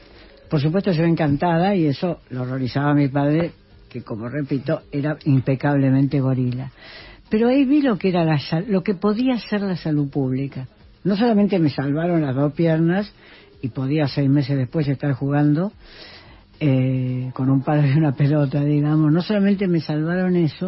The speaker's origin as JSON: {"language": "Spanish", "country": "Argentina", "said": "un historiador de la cultura, como soy yo, para un argentino."}